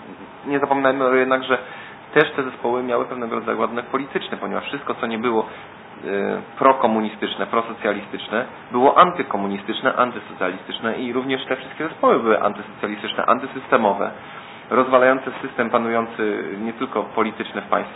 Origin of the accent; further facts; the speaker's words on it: Tricity, Pomeranian Voivodeship, Poland; Jesteśmy z Trójmiasta i mamy taką muzykę